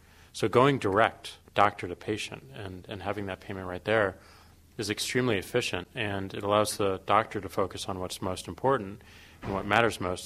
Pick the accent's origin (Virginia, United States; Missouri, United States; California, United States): Missouri, United States; St. Louis; I'm from St. Louis